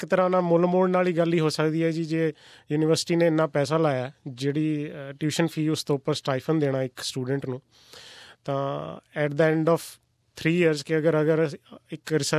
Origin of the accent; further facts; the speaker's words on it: Chandigarh, India; ਮੈਂ ਜੀ ਬੇਸਿਕਲੀ ਮੈਂ ਚੰਡੀਗੜ੍ਹ ਤੋਂ ਬਿਲੋਂਗ ਕਰਦਾ, ਮੇਰੀ ਸਾਰੀ ਸਟੱਡੀਜ਼ ਚੰਡੀਗੜ੍ਹ ਦੀ ਰਹੀ ਹੈ